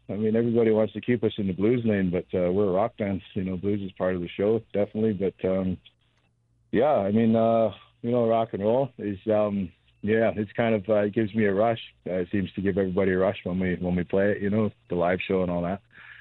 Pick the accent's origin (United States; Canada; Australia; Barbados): Canada; Alert Bay, British Columbia; I grew up in Alert Bay, northern tip of Vancouver Island, in Canada.